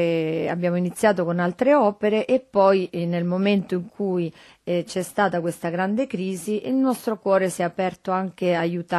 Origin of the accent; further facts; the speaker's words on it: Argentina; io, essendo argentina, la conoscevo